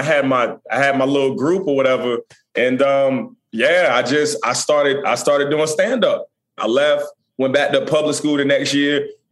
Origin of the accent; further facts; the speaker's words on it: Chesapeake, Virginia, United States; I'm from Chesapeake, Virginia.